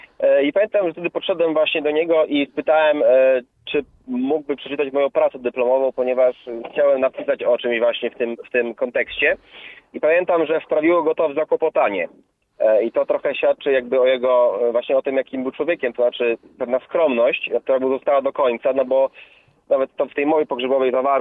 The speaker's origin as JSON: {"language": "Polish", "town": "Lublin", "region": "Lublin Voivodeship", "country": "Poland", "said": "to było takie spotkanie w Lublinie, skąd pochodzę"}